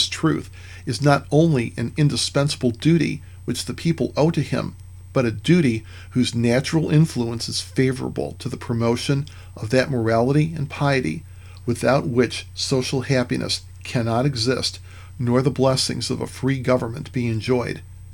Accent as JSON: {"language": "English", "country": "United States", "said": "Currently, in my home country, the United States, it seems that on the part of American society, the answer to that question is increasingly no."}